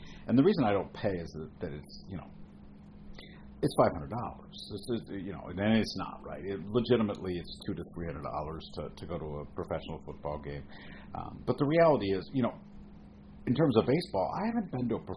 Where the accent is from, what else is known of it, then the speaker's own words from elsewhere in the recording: Indiana, United States; also born or lived in Chicago; When I was a kid, I grew up in southern Indiana, and I was born in Chicago, but I got dragged down to southern Indiana when I was a little kid.